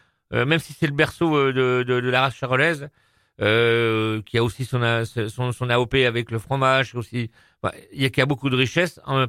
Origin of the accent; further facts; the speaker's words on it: Saint-Martin-en-Bresse, Bourgogne-Franche-Comté, France; Je suis de Saint-Martin-en-Bresse, donc je connais bien le sujet.